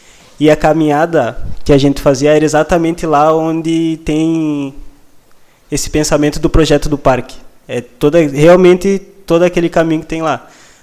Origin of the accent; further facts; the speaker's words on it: Uruguaiana, Rio Grande do Sul, Brazil; eu que sou de Uruguaiana, moro ali